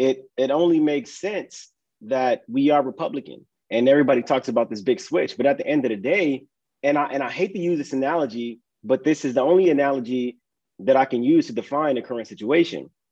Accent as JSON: {"language": "English", "town": "Los Angeles", "region": "California", "country": "United States", "tie": "born or raised there", "said": "Yes. I'm from South Central, born and raised."}